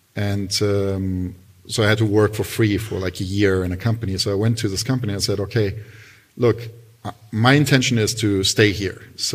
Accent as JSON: {"language": "English", "region": "Berlin", "country": "Germany", "tie": "born or raised there", "said": "I grew up in Berlin."}